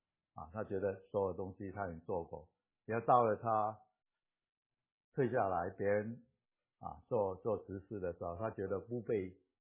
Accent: Hong Kong; 我们香港人讲过是啊刀肉啊

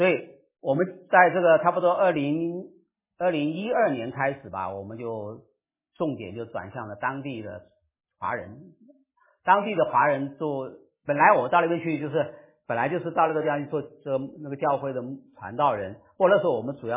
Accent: Taiwan; 就是说我因为我是从台湾来的哈

